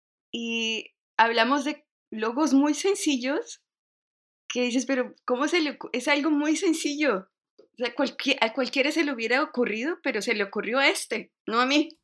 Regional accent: Cali, Valle del Cauca, Colombia; Simplemente yo soy de Cali.

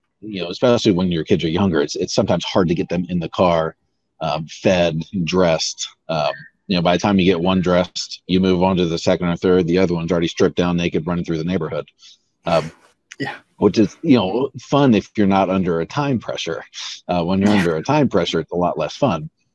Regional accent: Florida, United States; luckily we're from Florida, so that's kind of accepted

